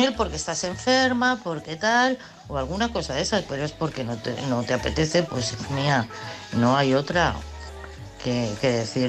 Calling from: Madrid, Community of Madrid, Spain; de Madrid.

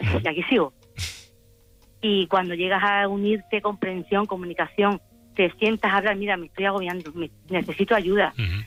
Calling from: Marbella, Andalusia, Spain; Mira, soy de Marbella, de Málaga.

